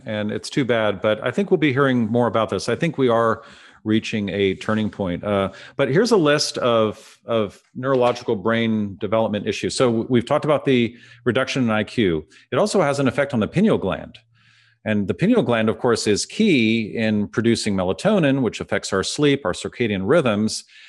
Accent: San Francisco, California, United States; I have fluorosis, Drew. I grew up in San Francisco.

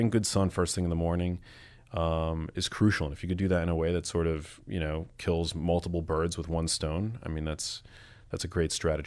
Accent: New York, United States; born there; I'm white. I was born in New York.

